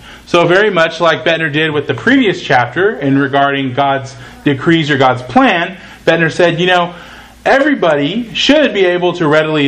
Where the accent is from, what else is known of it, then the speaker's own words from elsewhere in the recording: Texas, United States; born there; I was born in Texas.